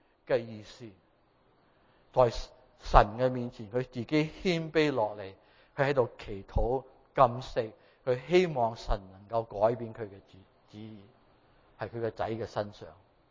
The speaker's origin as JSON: {"language": "Cantonese", "country": "China", "said": "我哋冇一个人，我哋中国人，我哋冇一个人会话咩坐喺地下嘅"}